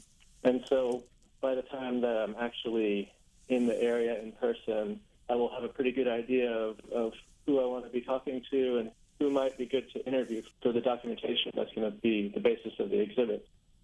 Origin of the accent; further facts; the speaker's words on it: Indiana, United States; I am a Midwesterner historically. I grew up in Indiana and have spent most of my life, actually, in that state.